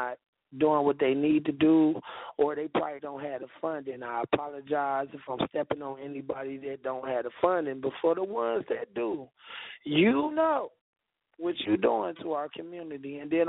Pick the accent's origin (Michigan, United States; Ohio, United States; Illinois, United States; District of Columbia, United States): Ohio, United States; East Cleveland; For one, I come from East Cleveland.